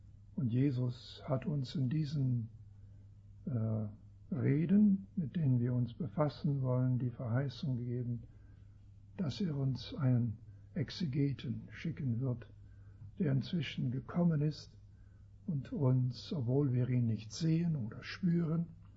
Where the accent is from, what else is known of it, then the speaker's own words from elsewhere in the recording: Esch, Switzerland; Ich komme aus der Schweiz, aus Esch, südlich von Basel.